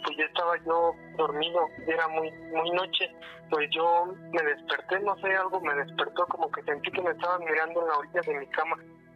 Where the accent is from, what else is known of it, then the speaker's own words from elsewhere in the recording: State of Mexico, Mexico; pues allá de donde yo soy del Estado de México, allá de donde yo soy, pues acostumbran a hacerle fiestas a los pueblitos y todo eso.